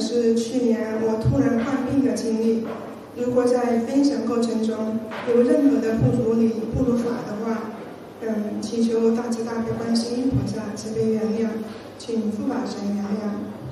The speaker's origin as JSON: {"language": "Chinese", "region": "Sichuan", "country": "China", "said": "我来自中国四川，从2013年开始学习心灵法门，到现在已经有5年多了。"}